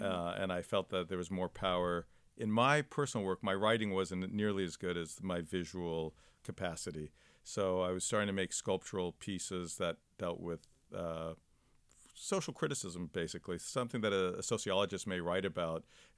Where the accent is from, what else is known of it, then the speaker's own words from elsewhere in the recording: Pacific Palisades, California, United States; So it's kind of that, really, that we grew up in the Palisades.